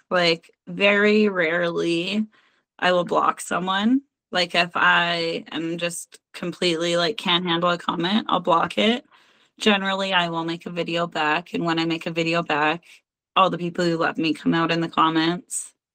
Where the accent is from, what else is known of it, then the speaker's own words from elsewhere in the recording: Alberta, Canada; I was like, "I'm from Alberta." And everyone's like, "Canada?" I'm like, "I'm from Canada."